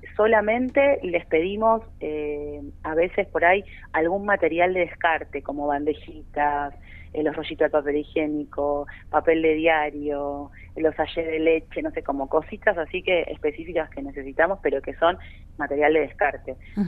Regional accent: Córdoba, Argentina; Yo vengo de Córdoba, de Tras la Sierra

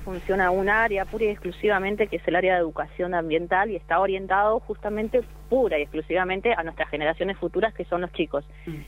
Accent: Corrientes, Argentina; yo soy de Corrientes y trabajo allá hace 7 años ya en Chaguares, entre 6 o 7.

